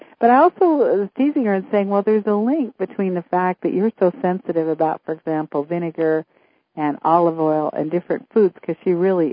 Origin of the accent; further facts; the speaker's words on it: Vancouver, British Columbia, Canada; also born or lived in Prince George; I'm from British Columbia initially